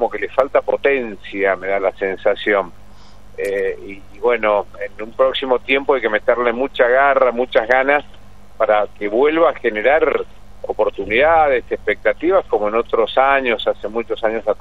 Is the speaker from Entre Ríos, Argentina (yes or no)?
no; Mendoza, Argentina; Así que ahí como mendocinos algún problema evidentemente tenemos.